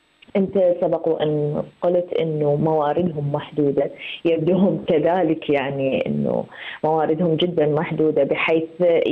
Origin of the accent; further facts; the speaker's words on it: Iraq; فأغلب الطلبات وخصوصا العراقيين، أنا أتحدث كعراقية